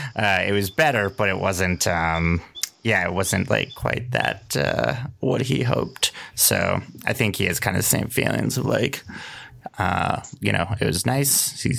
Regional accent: Austin, Texas, United States; also born or lived in New York; I live in Austin, and I grew up in Austin. I sort of did some time in New York in between

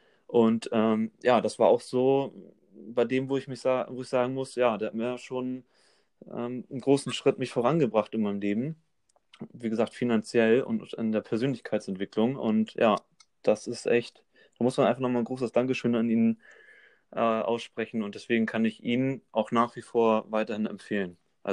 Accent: Lübeck, Schleswig-Holstein, Germany; ich komme halt aus Lübeck, das liegt in Schleswig-Holstein und ja, das ist. Keine Ahnung, die Ostsee ist halt direkt vor der Haustür und mein Zuhause geworden.

